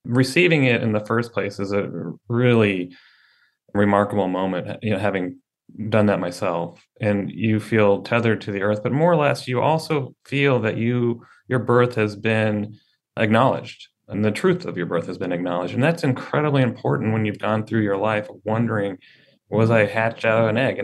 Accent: Washington, District of Columbia, United States; born there; I was born and adopted in the District of Columbia in the 1960s.

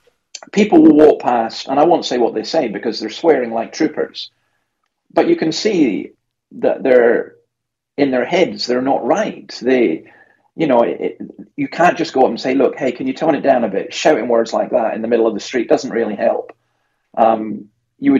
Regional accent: Scotland, United Kingdom; in my own country, or my home country, Scotland

